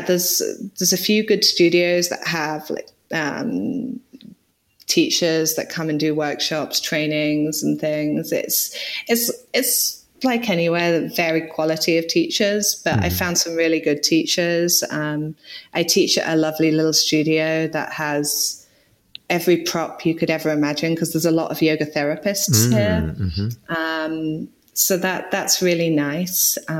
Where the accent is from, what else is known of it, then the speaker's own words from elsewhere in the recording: United Kingdom; me being British, I don't feel I need to pledge my allegiance so much